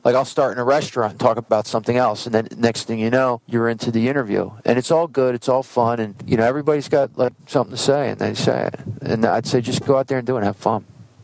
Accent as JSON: {"language": "English", "region": "New Jersey", "country": "United States", "also_born_or_lived": "Hawaii", "said": "You from Jersey? I'm from Jersey. What exit? Exit 50."}